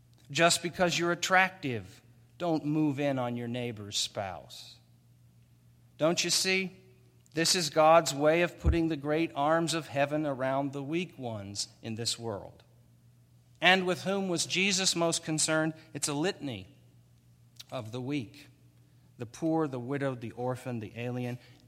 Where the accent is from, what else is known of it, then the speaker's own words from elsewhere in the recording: Oklahoma, United States; I saw something amazing in my home state of Oklahoma.